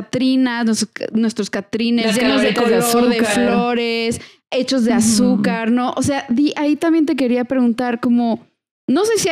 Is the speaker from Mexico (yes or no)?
yes; Mexico; la visión como muy particular que tenemos como mexicanos hacia la muerte